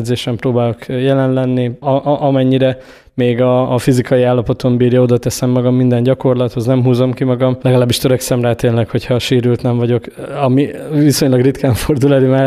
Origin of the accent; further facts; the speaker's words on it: Gyula, Békés, Hungary; Én Gyulán születtem, és mint a gyulai gyerekek igen nagy százaléka, szerintem így talán a járással valamikor párhuzamosan kezdtem el úszóedzésekre járni.